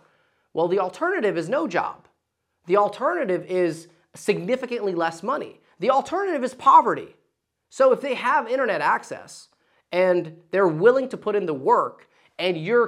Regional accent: Dalton, Georgia, United States; That's why when I grew up in Dalton, Georgia, on Fifth Avenue, all the apartments that were around us would have 10 to 15 Mexicans stuffed in there

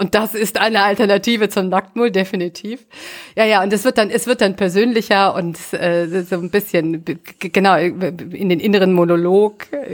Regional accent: Rhineland, Germany; als Rheinländerin kann ich nur sagen, ja, mit feiern oder ein langes Gesicht machen.

